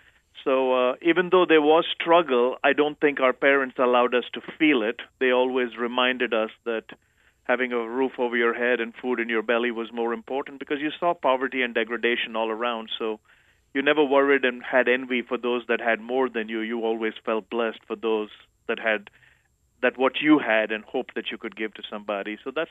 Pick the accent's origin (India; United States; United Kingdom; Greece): India; Visakhapatnam, Andhra Pradesh; Life in India, by any nature, is different. I came from a family that was barely middle class.